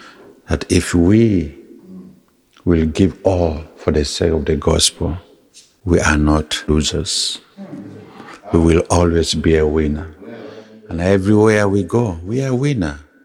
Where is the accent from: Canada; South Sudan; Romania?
South Sudan; now in United States; I'm from South Sudan. South Sudan is the newest country, 10 years old today. We were under Muslim rule for 50 years.